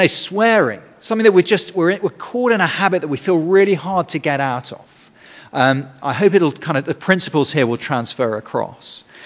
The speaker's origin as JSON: {"language": "English", "region": "England", "country": "United Kingdom", "said": "it's not just that we're English and we kind of feel a bit awkward talking about sex."}